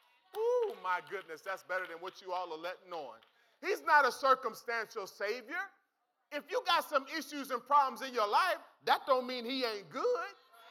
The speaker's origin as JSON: {"language": "English", "town": "Youngstown", "region": "Ohio", "country": "United States", "tie": "born or raised there", "said": "I'm from Youngstown. I ain't gonna deny where I'm from. I'm from the east side, baby. Come on. I'm born and my east side is in the building."}